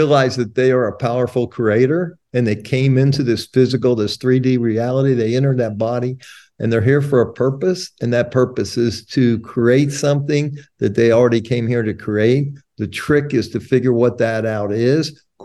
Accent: United States; born there; So I was born white in America in 1957. So this was a great country then.

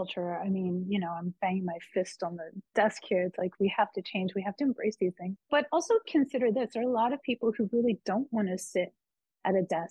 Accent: United States; I'm focused on America because I'm American.

